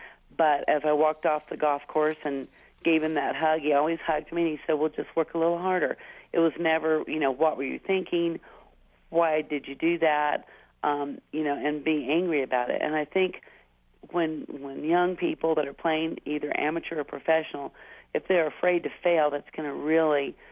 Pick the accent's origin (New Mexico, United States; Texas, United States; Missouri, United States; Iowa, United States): New Mexico, United States; Roswell; also born or lived in California; Well, I was born in California, raised in Roswell, New Mexico.